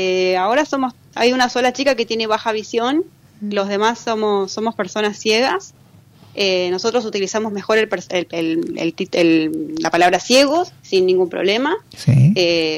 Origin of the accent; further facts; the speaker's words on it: San Juan, Argentina; Yo soy de San Juan, nací en San Juan, en la provincia de San Juan.